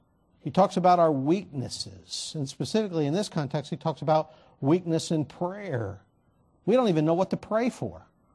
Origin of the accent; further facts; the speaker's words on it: Cleveland, Ohio, United States; You know, obviously growing up in Cleveland, you know, I watched as Cavaliers finally won that championship after long years of the Cleveland drought.